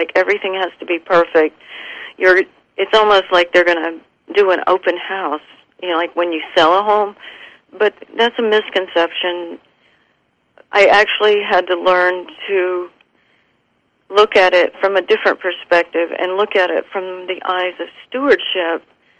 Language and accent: English; South Carolina, United States; and I grew up in the South, in the Southeast. I don't remember there ever being African-American students in my grammar school. Now, by the time I was in high school, I was living in a different state. I wasn't in South Carolina